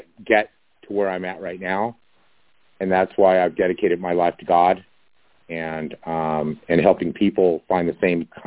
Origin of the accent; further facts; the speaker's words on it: Laguna Beach, California, United States; I grew up in Laguna Beach, of course, you know.